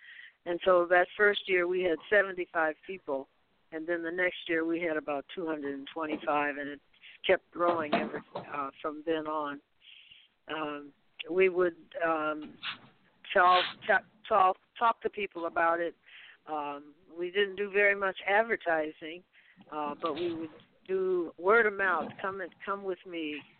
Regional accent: Detroit, Michigan, United States; now in Lansing, United States; Well, I was raised in Detroit. I took piano lessons since I was six

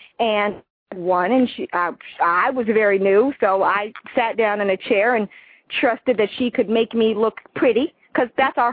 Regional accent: Ohio, United States; now in California, United States; I'm from Ohio, and I have found the secret of youth out in California.

